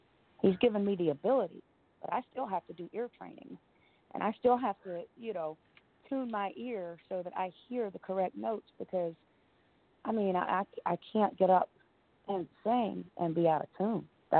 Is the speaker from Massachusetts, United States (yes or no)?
no; New Jersey, United States; I am from New Jersey.